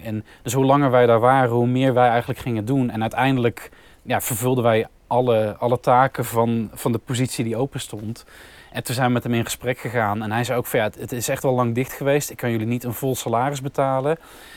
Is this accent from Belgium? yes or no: no; Bergen op Zoom, North Brabant, Netherlands; moved away as an adult; een bar in het stadscentrum van Bergen op Zoom waar ik vandaan kom